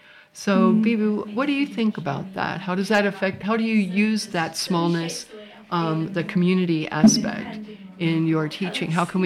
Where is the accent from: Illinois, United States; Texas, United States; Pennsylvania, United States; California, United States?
California, United States; now in Aberystwyth, United Kingdom; As you might be able to tell from my voice, I'm not from Aberystwyth. I came here from California, but that was almost 20 years ago.